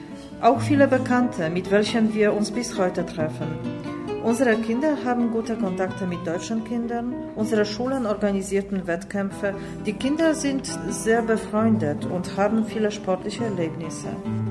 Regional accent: Upper Silesia, Poland; moved away as an adult; now in Zgorzelec, Poland; Das war im Jahre 1962. Ich war damals 28 Jahre. Wir sind aus Oberschlesien gekommen.

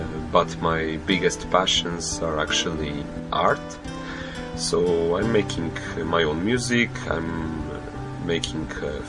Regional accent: Poland; English is a second language; moved away as an adult; now in Sofia, Bulgaria; I'm from Poland and I've been living in Sofia for almost 2 years now.

